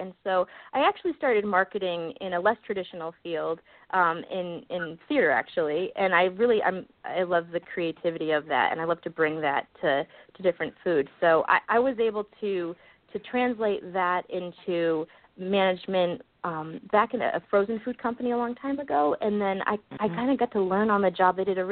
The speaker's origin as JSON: {"language": "English", "region": "New England", "country": "United States", "tie": "born or raised there", "said": "So, but I grew up in New England."}